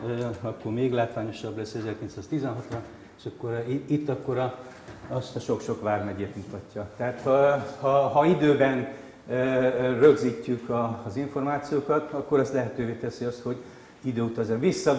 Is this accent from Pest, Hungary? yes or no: no; Dunaújváros, Fejér, Hungary; born there; kiválasztom Fejér megyét, kiválasztom, na mit választok ki, ahol én születtem, és az bizony 56-ban még Sztálinváros volt.